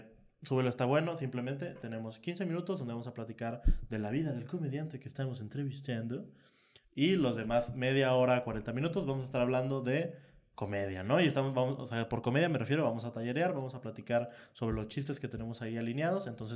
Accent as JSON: {"language": "Spanish", "region": "Querétaro", "country": "Mexico", "said": "le dije, vengo de Querétaro"}